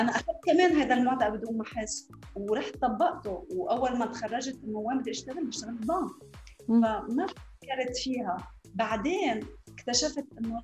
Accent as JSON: {"language": "Arabic", "country": "Lebanon", "tie": "born or raised there", "moved": "as an adult", "lives_now": "Dubai, United Arab Emirates", "said": "أنا لبنانية، خلقت في لبنان بوقت الحرب وكان في كثير تحديات أنه بالأوضاع الأمنية."}